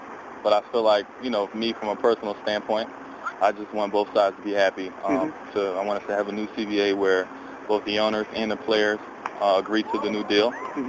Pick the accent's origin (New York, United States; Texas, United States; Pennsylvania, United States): Pennsylvania, United States; Philadelphia; And I'm from Philadelphia, so I grew up with Philly.